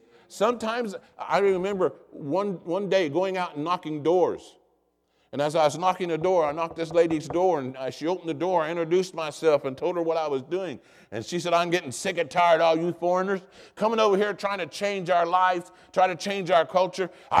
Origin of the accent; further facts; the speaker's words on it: United States; somebody would honk a horn, I'd think they know I'm American.